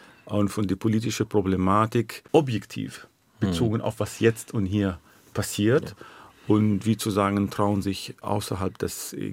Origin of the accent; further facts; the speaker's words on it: Israel; Naja, ich muss präzise sein, weil ich bin auch Palästinenser.